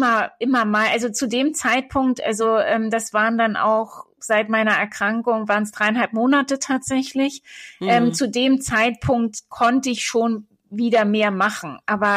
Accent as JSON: {"language": "German", "region": "Schleswig-Holstein", "country": "Germany", "said": "Und ich komme eben ursprünglich aus Nordfriesland."}